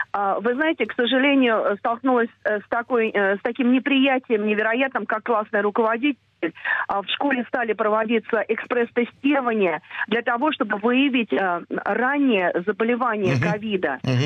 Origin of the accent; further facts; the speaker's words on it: Moscow, Russia; Я из Москвы. Я практикующий учитель.